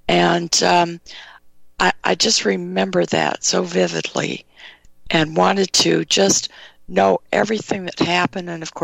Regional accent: Sacramento, California, United States; And I grew up in Sacramento, so Lake Tahoe was very close to me.

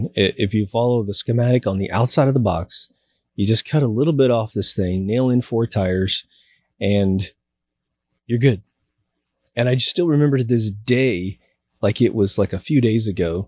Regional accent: Chanute, Kansas, United States; It's at this kind of lodge at this really cool park that we have in my hometown, Chanute, Kansas.

